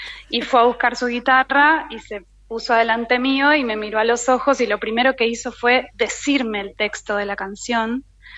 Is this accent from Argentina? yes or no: yes; Buenos Aires, Argentina; moved away as an adult; hace 3 años que me fui de Buenos Aires, después de toda una vida de nacer y criarme acá